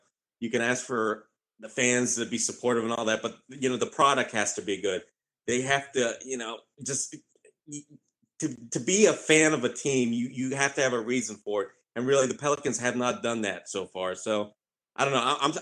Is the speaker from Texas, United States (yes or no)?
no; Cincinnati, Ohio, United States; I even remember when I was a kid growing up in Cincinnati